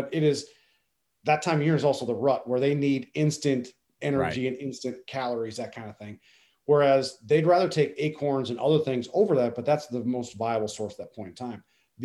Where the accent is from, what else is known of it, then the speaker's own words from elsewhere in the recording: Minnesota, United States; So where I grew up in West Central Minnesota, we were out at some family friend's place and they raised livestock